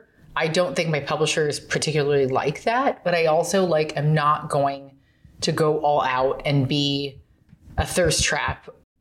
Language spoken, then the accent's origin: English; California, United States; As a Californian, born and raised, we have issues.